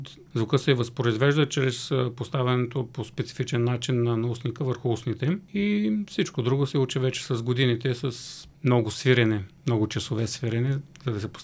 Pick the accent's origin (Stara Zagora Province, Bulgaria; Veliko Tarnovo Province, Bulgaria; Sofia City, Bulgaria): Veliko Tarnovo Province, Bulgaria; Veliko Tarnovo; Започнах да свиря в детския фолклорен ансамбъл в моя роден град Велико Търново.